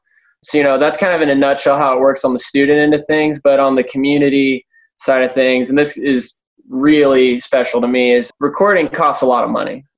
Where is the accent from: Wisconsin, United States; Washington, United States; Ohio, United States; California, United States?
Ohio, United States; Cincinnati; now in Chattanooga, United States; I'm not from Chattanooga. I'm from Cincinnati, Ohio. Ended up moving here for college and stuff.